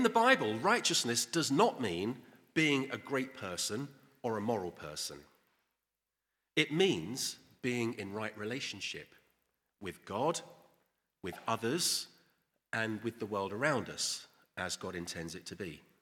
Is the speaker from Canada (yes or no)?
no; United Kingdom; Maybe it's because I'm British, I don't know.